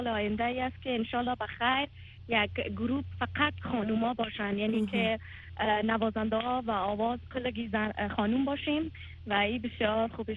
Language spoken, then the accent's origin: Persian; Afghanistan; در بند راک هستیم که کل ما افغان هستیم به نام